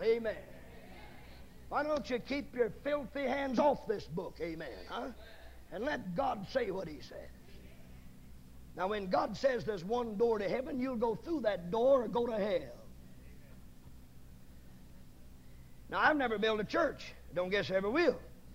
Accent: the South, United States; I'm a Southerner, born South, live in South, raised in South.

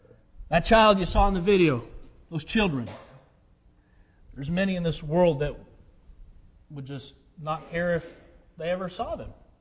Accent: United States; born there; Yes, I was born in America.

